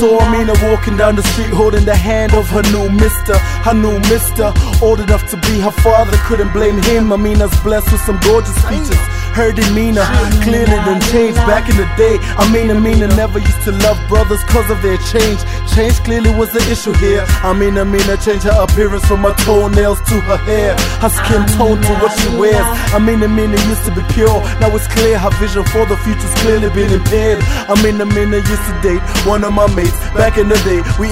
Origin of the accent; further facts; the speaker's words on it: Kampala, Central Region, Uganda; Yo, growing up in Kampala, Uganda, there was this one game my older sister and her friends used to play that stuck with me.